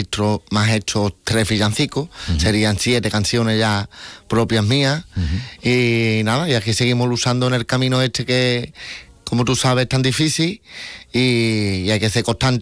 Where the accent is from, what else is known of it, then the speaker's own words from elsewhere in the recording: Sanlúcar de Barrameda, Andalusia, Spain; Mi tierra, uh-huh, siempre ya me, como que me espera, uh-huh, para este villancico, ¿no?, de todos los años.